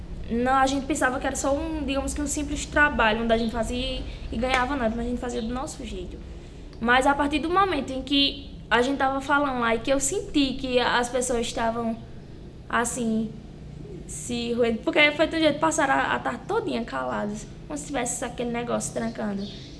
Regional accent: Paraíba, Brazil; nós que somos da Paraíba somos discriminados

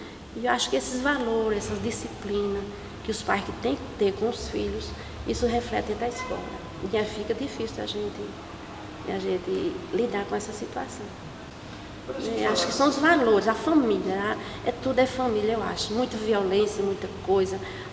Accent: Cachoeira do Zinho, Brazil; now in Cajazeiras, Brazil; eu não sou de Cajazeiras, minha terra natal é Cachoeira do Zinho. Mas eu vim aqui, né, para Cajazeiras morar mesmo 12 anos. E aqui foi que eu fiz minhas raízes.

